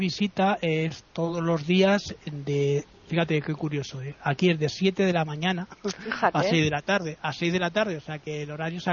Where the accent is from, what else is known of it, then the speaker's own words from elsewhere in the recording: Madrid, Community of Madrid, Spain; igual que los madrileños, tenemos mucho gracejo, ¿no?